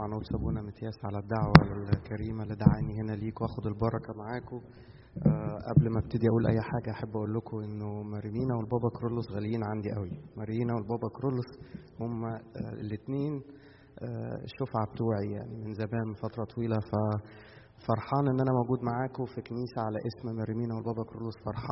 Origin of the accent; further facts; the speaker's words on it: Egypt; now in Canada; وإحنا قاعدين هنا في كندا بالنسبة أن إحنا جايين من مصر، إحنا الاثنين اتغربنا